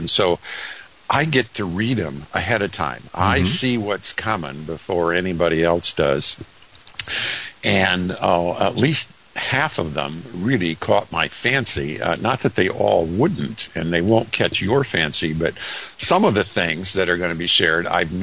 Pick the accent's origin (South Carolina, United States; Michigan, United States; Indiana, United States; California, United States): Michigan, United States; Grand Rapids; I was born and raised in Grand Rapids